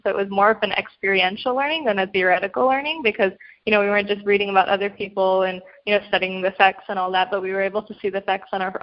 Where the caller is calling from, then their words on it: Berkeley, California, United States; I'm dialing in from Berkeley, California.